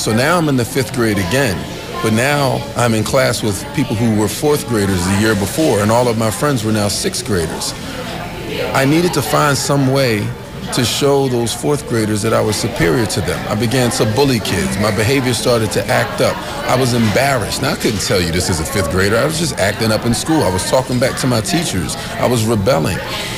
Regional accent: Philadelphia, Pennsylvania, United States; I grew up in Germantown section of the city, just a few blocks up from Wayne Junction. It's a neighborhood called Hollow, named after Happy Hollow Playground, rec center, right there. I stayed there until I think the seventh grade when we moved to a small co-op

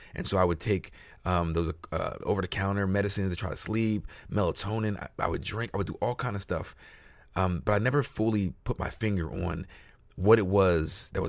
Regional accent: New Jersey, United States; But in an actual way, it started here in Philly. I'm from South Jersey, across the bridge.

